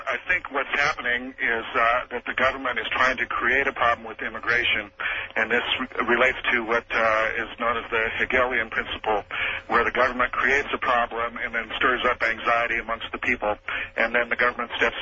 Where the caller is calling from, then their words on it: Phoenix, Arizona, United States; Yes, good morning, Art. I'm calling from Phoenix, Arizona, KFYI.